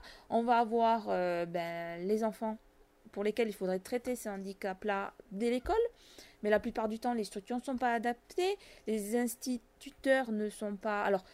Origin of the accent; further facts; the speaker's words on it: Corsica, France; je suis Corse, je vais pas dénigrer mes compatriotes